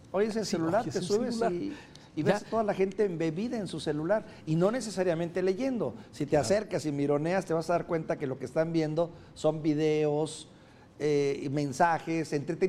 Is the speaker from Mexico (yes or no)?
yes; Mexico; porque se reflejaría en muchas de las decisiones que tomamos como mexicanos.